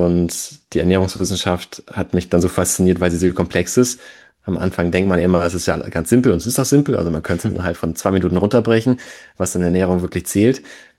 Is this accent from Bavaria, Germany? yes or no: no; Rostock, Mecklenburg-Vorpommern, Germany; Ich bin geboren und aufgewachsen in Rostock an der Ostseeküste. Lebt tatsächlich auch immer noch. Ich bin noch relativ jung, wie die meisten in der Branche sagen würden, mit Ende 20